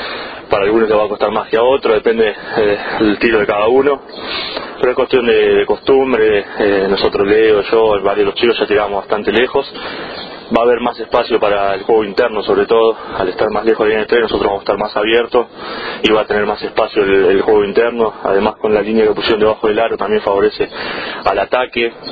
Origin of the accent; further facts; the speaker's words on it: Argentina; sabemos como todo argentino qué significa jugar contra Brasil